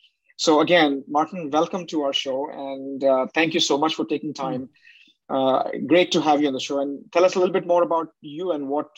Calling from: Palau; This time, I'm calling in from Palau.

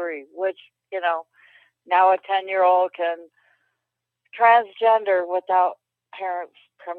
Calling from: Michigan, United States; I'm here. I'm from Michigan. It's 75 degrees here right now. Get this. I'm in northern, way up north Michigan.

